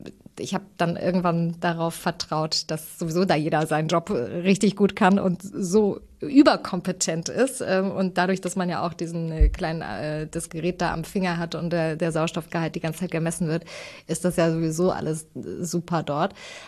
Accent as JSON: {"language": "German", "region": "Thuringia", "country": "Germany", "said": "ich bin ja aus Thüringen."}